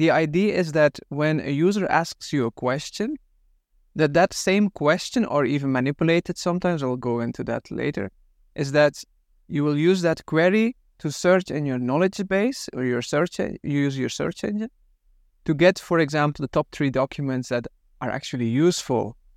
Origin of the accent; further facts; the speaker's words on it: Belgium; English is a second language; in my home country, in Belgium